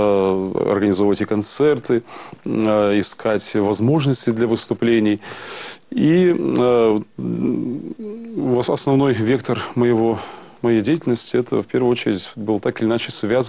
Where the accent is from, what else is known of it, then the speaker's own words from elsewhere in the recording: Perm, Perm Krai, Russia; Это было еще у меня на родине, в городе Перми. Я тогда был студентом Пермского музыкального, тогда еще училища, ныне колледжа.